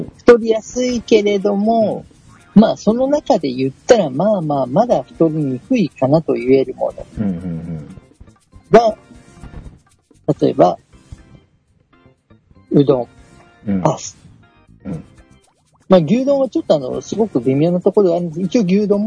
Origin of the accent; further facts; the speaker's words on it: Gunma, Japan; 僕の地元群馬県の誇る